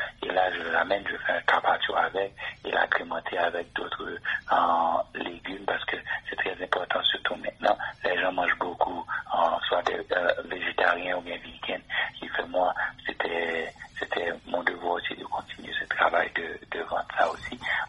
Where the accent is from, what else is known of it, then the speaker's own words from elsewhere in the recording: Haiti; Mais moi, en grandissant en Haïti, on mangeait un riz différent chaque jour, chaque deux jours.